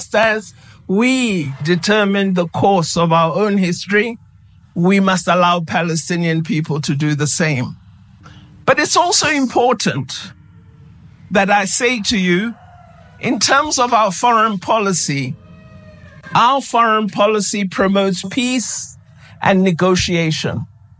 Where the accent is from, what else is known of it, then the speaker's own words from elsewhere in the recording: South Africa; But I cannot, as a South African, say I go with Fatah, or I go with Hamas